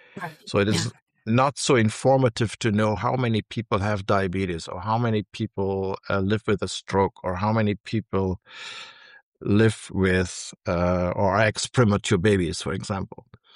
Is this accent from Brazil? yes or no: yes; Brazil; accent: German; also born or lived in Germany; Like you might hear my accent is German. I was born in Germany. I grew up in Brazil.